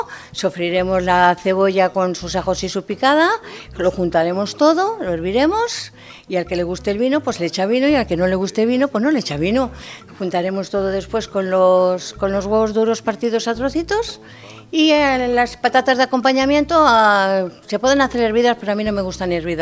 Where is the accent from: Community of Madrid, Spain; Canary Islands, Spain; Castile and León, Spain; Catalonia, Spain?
Castile and León, Spain; Fuentesaúco; Yo soy de Fuentes Saúco, Zamora, como sabéis mucha gente, es el pueblo del buen garbanzo y el buen ladrón de Fuentes Saúco.